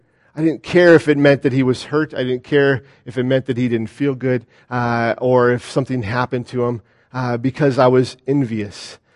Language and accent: English; California, United States; I grew up in a really rough area of Southern California, and I would go to these